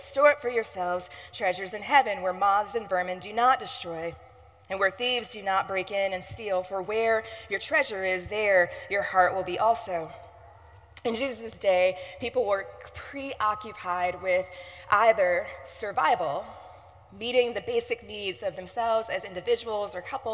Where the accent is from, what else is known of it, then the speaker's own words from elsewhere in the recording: Michigan, United States; also born or lived in Providence, Rhode Island; When I moved here from Providence, Rhode Island, back to West Michigan, I brought back about 30 book boxes